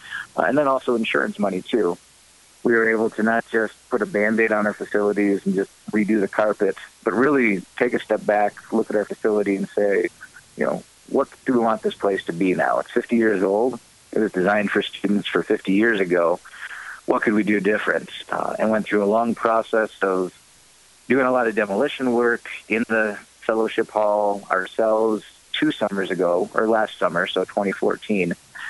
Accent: Michigan, United States; now in Boulder, United States; And as many people who know me know, we're from Michigan originally, and a lot of our family is back there.

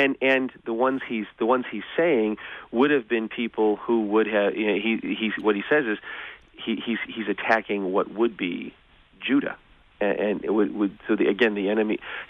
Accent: Edwardsville, Illinois, United States; also born or lived in Wisconsin; Well, I grew up in southern Illinois, Edwardsville, right across the river from where you are right now.

